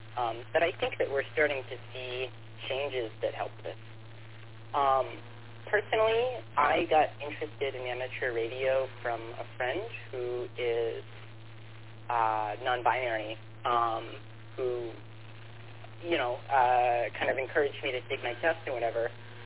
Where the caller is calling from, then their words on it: Rochester, New York, United States; I'm transmitting from Rochester, New York.